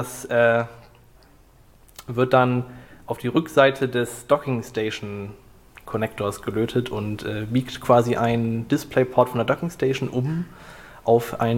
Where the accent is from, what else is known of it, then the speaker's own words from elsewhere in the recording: Hamburg, Germany; ich komme aus Hamburg und das hier ist mein erstes Chaos-Event